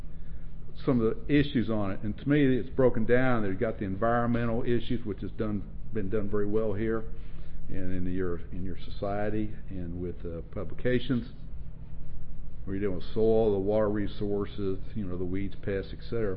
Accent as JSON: {"language": "English", "region": "Oklahoma", "country": "United States", "tie": "born or raised there", "said": "compared to where I grew up in Oklahoma on a wheat farm, wheat and beef cattle"}